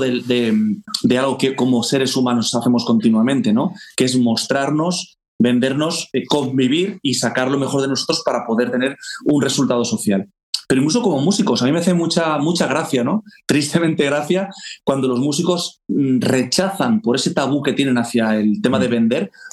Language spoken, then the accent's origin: Spanish; Valencia, Valencian Community, Spain; born there; me formé entre Valencia, que es mi ciudad natal, Varese en Italia, y Estocolmo en Suecia.